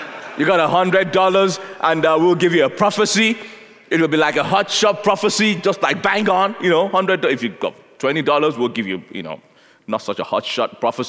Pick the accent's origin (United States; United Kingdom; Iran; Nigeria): Nigeria; grew up in Nigeria. I'm a Nigerian, and became a Christian in Nigeria